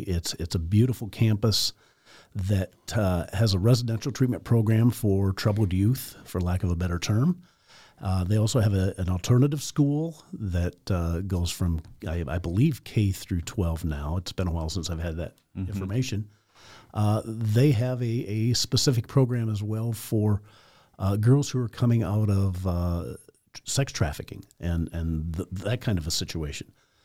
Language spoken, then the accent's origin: English; Nappanee, Indiana, United States; I grew up in Napanee, and I went to grew up in Wakarusa Missionary Church, so I feel like I'm at home right now